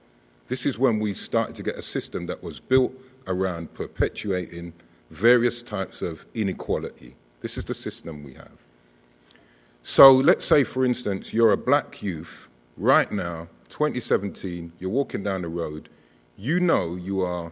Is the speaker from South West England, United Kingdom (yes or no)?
no; Lewisham, London, United Kingdom; I was born in Lewisham Hospital with my twin brother. We grew up in Lewisham, actually went to this college twice.